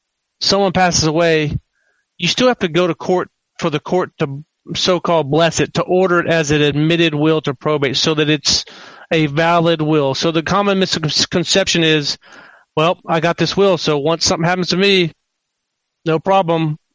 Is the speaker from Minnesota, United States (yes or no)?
no; Victoria, Texas, United States; born or raised there; now in Houston, United States